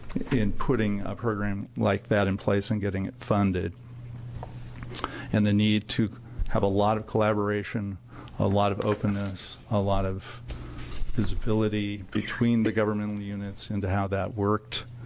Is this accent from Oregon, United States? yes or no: yes; Portland, Oregon, United States; also born or lived in Montana; I'm a Montana native, I should say, but I was raised in Oregon. I moved here when I was with my family when I was nine. I grew up in Portland, attended public schools in Oregon through college